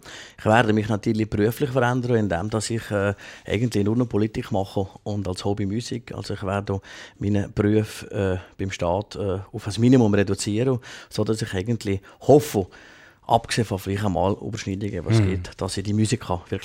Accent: Valais, Switzerland; in meiner Heimatgemeinde Lake.

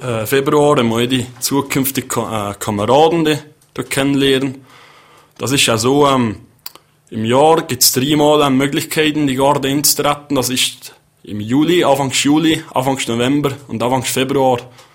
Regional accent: Valais, Switzerland; als Walliser hat man seit immer ein bisschen so speziellen schon, Zusammenhalt.

